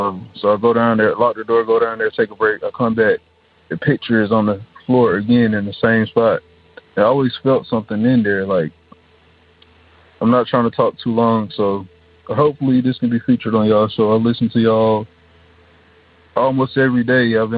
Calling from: Atlanta, Georgia, United States; I'm calling from Atlanta, Georgia.

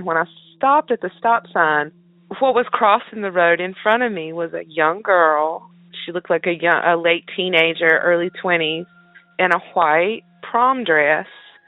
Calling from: North Carolina, United States; I can tell you that I'm calling from North Carolina.

